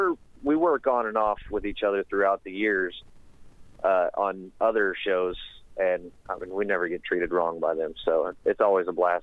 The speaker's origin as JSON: {"language": "English", "region": "Oregon", "country": "United States", "said": "I'm from Oregon originally, so I moved back to Oregon for a couple of years"}